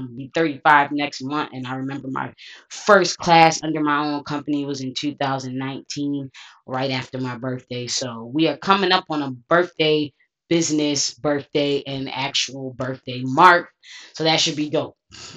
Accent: New York, United States; Now, I'm from New York, and unfortunately, those laws are crazy

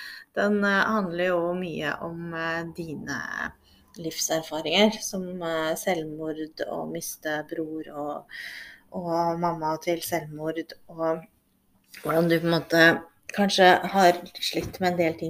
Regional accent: Oslo, Norway; Jeg er jo fra Oslo

